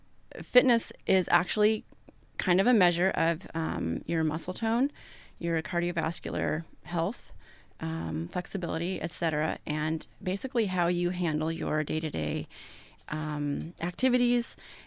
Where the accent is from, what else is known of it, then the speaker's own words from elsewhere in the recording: Coos Bay, Oregon, United States; I grew up in Coos Bay, Oregon, and I just love the coast and have lived in Oregon my whole life, several different cities for different colleges and what have you